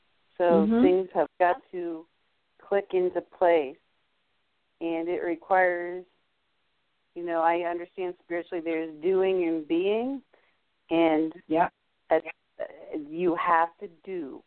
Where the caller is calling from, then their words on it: New Orleans, Louisiana, United States; I'm calling from New Orleans.